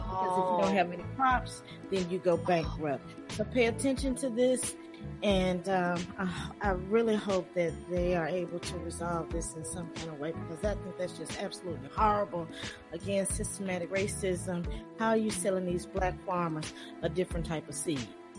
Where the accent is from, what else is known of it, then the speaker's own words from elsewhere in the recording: Memphis, Tennessee, United States; the black farmers have been sold fake seeds in the Memphis, Tennessee area, my hometown.